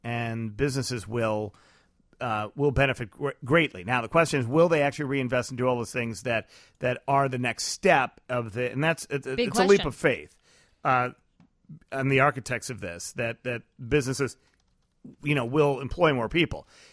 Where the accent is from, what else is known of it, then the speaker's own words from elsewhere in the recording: Illinois, United States; I'm still concerned because I'm from Illinois.